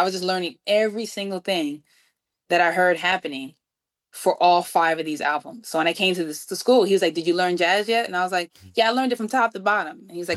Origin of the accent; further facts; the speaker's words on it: New York, United States; Neighborhood, I'm from Washington Heights, 186th Street.